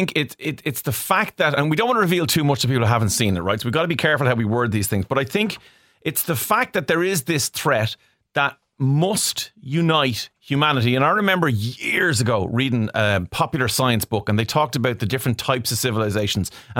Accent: Ireland; I know it means more to us as Irish people than it will to the rest of the world

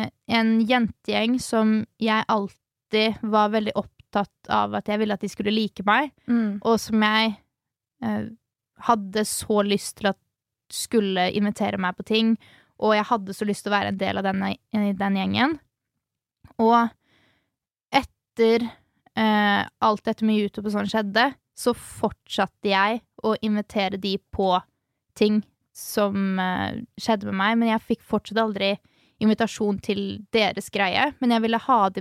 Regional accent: Halden, Østfold, Norway; når jeg er i hjembyen min i Halden

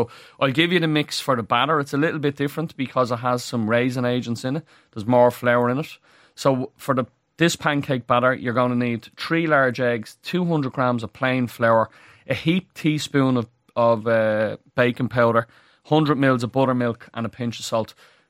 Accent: Ireland; We are Irish, right? So I had to give the Spuds a plug, right?

